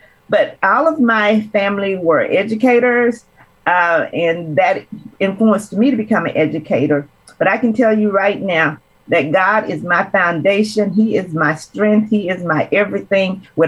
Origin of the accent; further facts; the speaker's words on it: Tyler, Texas, United States; now in Oregon, United States; I'm a native Texan. I have been in Oregon for 24 years. I grew up, I grew up in Tyler, Texas.